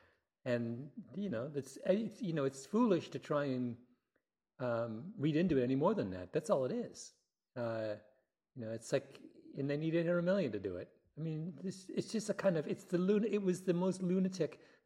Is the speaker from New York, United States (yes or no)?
yes; Elmira, New York, United States; I think one of the lessons I learned from growing up in Elmira was